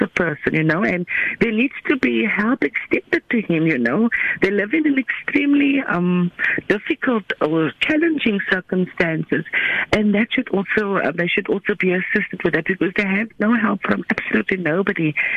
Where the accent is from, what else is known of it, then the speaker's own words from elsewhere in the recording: Strandfontein, Western Cape, South Africa; I grew up in Stramfontein, and I know Mrs. Koopman for many years.